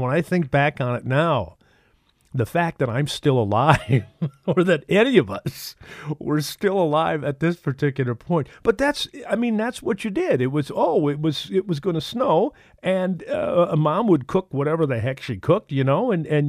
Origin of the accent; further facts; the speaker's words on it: Detroit, Michigan, United States; We used to actually, I grew up in Detroit, there was a street, Redmond was the street where all the buses ran.